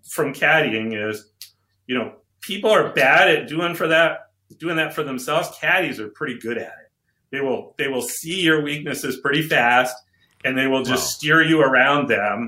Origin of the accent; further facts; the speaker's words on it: Connecticut, United States; I grew up in Connecticut.